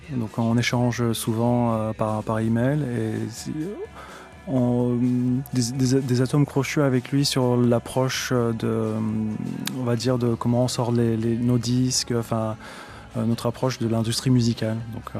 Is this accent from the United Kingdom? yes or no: yes; Kettering, East Midlands, United Kingdom; c'est très étonnant qu'un groupe de ce niveau-là sorte de ma ville natale, Kettering